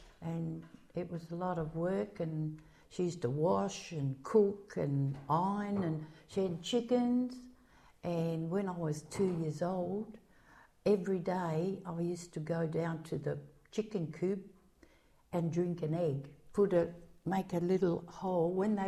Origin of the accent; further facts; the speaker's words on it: Adelaide, South Australia, Australia; born there; I was born in Adelaide, in the Queen Victoria Hospital, as were nearly all my brothers.